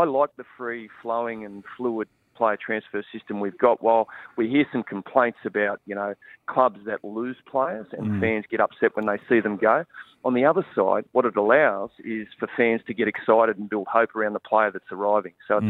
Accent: Queensland, Australia; You've caught me on a good day, being a Queenslander.

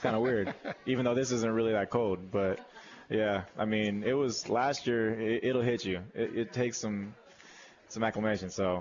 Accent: California, United States; I mean I've never been here because I'm from California.

